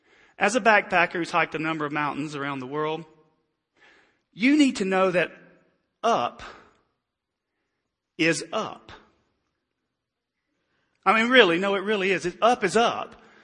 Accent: North Carolina, United States; and then my home state of North Carolina.

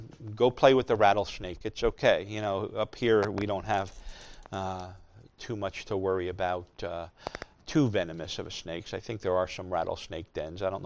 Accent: New Jersey, United States; We're from New Jersey. Mosquito is the state bird of New Jersey.

